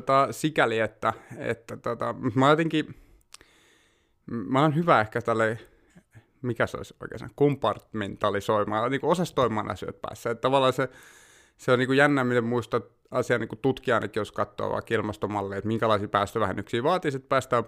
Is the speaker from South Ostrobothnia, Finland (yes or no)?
no; Helsinki, Uusimaa, Finland; born there; also born or lived in Vantaa; Kyllä, Itä-Vantaalta. Se on semmoinen puolikas henkinen koti edelleen, mutta mä oon syntynyt Helsingissä.